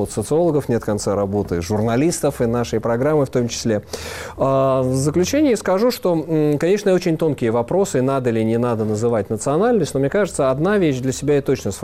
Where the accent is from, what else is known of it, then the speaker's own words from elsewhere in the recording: Moscow, Russia; Вот я, москвич третьим поколением, хочу отказаться от этих прав.